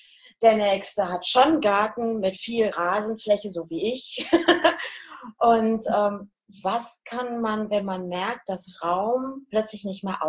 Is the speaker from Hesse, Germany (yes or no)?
yes; Hesse, Germany; now in Münsterland, Germany; weil ich komme ja aus dem Hessischen.